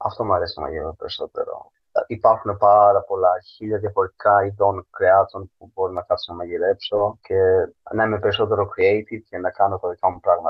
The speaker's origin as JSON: {"language": "Greek", "town": "Tripoli", "region": "Peloponnese", "country": "Greece", "tie": "born or raised there", "moved": "yes", "lives_now": "United Kingdom", "said": "ζω στην Αγγλία τα τελευταία 6 χρόνια. Αλλά έχω μεγαλώσει και έχω γεννηθεί Ελλάδα. Έχω μεγαλώσει και έχω γεννηθεί στην Τρίπολη, όπου οι γονείς μου έχουν τα τελευταία 35 χρόνια έχουν φύγει από την Αλβανία και έχουν μεταναστεύσει και έχουν πάει στην Ελλάδα."}